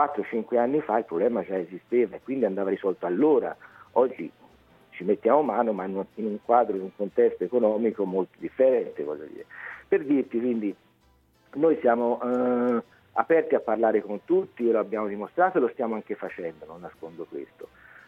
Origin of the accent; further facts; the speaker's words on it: Siena, Tuscany, Italy; Questo dispiace un po' perché da senese vuol dire che è stato fatto poco.